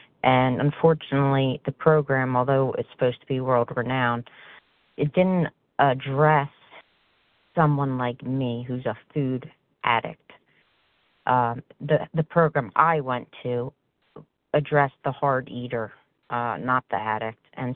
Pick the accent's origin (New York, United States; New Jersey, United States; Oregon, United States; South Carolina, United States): New Jersey, United States; I'm from New Jersey.